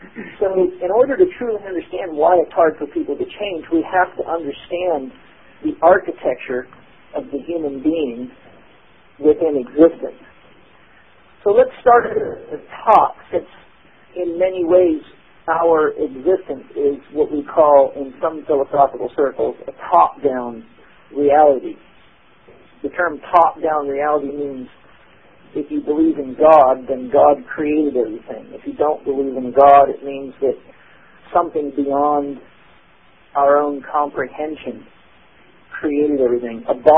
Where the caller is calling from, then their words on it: Eastbourne, South East England, United Kingdom; here I am calling from Eastbourne, England